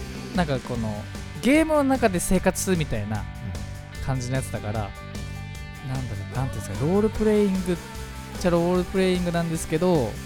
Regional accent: Fujisawa, Kanagawa, Japan; 藤沢出身の俳優タレントとして活動する

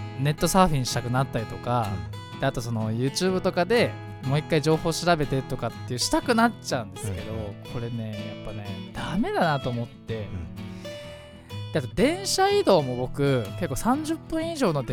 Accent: Fujisawa, Kanagawa, Japan; 藤沢出身の俳優タレントとして活動する

